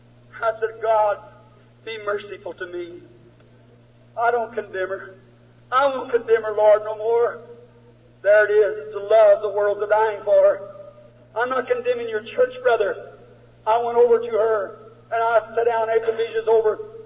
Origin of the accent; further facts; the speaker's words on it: United States; Now, I'm an American.